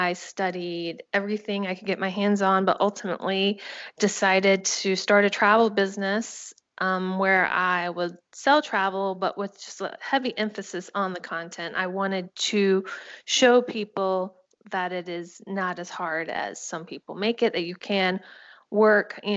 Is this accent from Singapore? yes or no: no; Savannah, Georgia, United States; also born or lived in North Carolina; Actually, I'm from Georgia, Savannah, Georgia, before North Carolina.